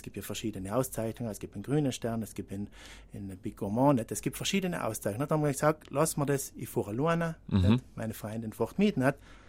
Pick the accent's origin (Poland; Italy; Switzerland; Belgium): Italy; Trentino-Alto Adige; auch bei uns in Südtirol. Mhm. In Südtirol habe ich auch gedacht, in verschiedenen Restaurants arbeiten, auch Hotels.